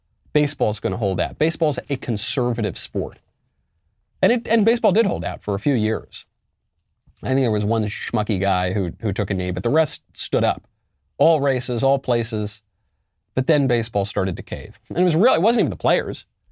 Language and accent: English; New York, United States; also born or lived in Los Angeles; I'm originally a New Yorker, then they become the LA Dodgers. I lived in LA for a long time.